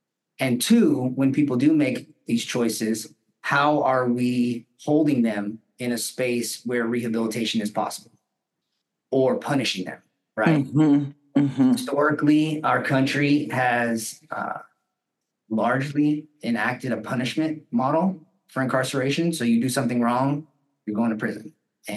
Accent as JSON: {"language": "English", "town": "Happy Valley", "region": "California", "country": "United States", "said": "So, I am from Shasta County. Mm-hmm. My parents and I lived out in Happy Valley, and I actually attended West Valley High School."}